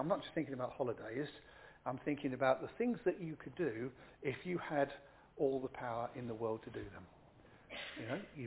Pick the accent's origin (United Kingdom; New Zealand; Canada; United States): United Kingdom; Because we're British and we kind of keep it to ourselves a bit.